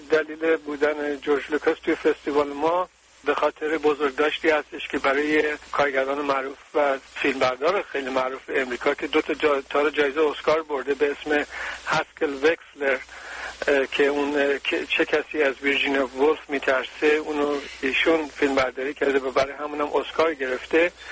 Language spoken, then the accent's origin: Persian; Iran; من خودم ایرانی هستم